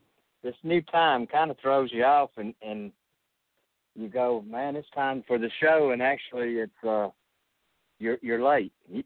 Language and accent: English; Alabama, United States; with Talladega being the big race here at my home state, my home track